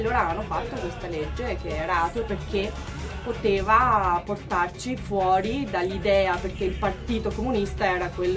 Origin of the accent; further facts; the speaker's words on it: Durrës, Durrës County, Albania; Durazzo è la città più bella, sarà che io vengo da Durazzo.